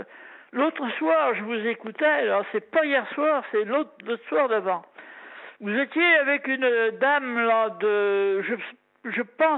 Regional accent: Pays de la Loire, France; moi, je suis de la Vendée, là, je suis à côté de l'océan, là.

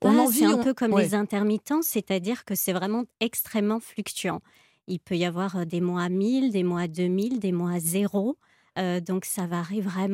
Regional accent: Belgium; je cumule aussi parce que je suis belge

